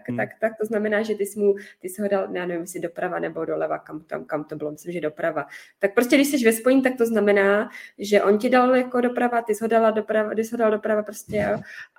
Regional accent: Plzeň, Plzeň Region, Czechia; já jsem chodila na tančírny tady u nás v Plzni.

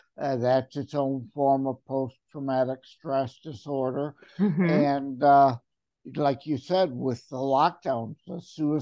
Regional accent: Michigan, United States; I'm born and raised in Michigan, and even though I hate the winters, I choose to stay here.

